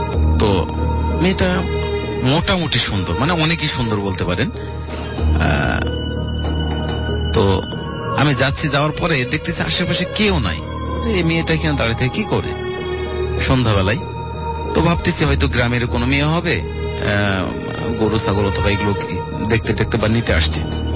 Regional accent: Paba, Rajshahi Division, Bangladesh; আমি রাজশাহীর পাবা থানা থেকে আসছিলাম।

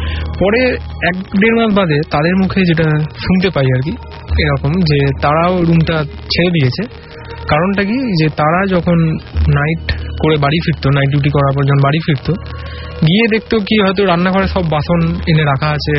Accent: Behala, West Bengal, India; আমার বাড়ি হচ্ছিল বেহালায়

